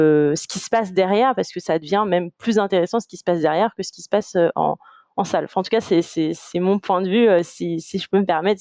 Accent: Madagascar; ces failles culturelles qu'on a en tant que malgache

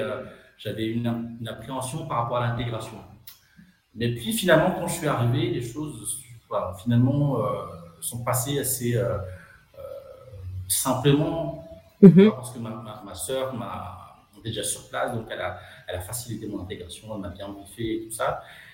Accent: Madagascar; also born or lived in France; Donc je suis né et j'habite à Madagascar. J'ai fait ma scolarité ici. Et ensuite, après le bac, je suis parti en France.

